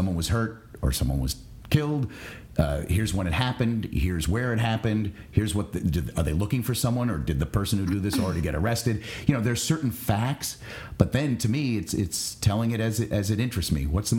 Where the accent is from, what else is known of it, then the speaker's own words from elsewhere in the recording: Long Island, New York, United States; And in fact, from my hometown of Long Island, New York, you'd fly from New York City to Vegas.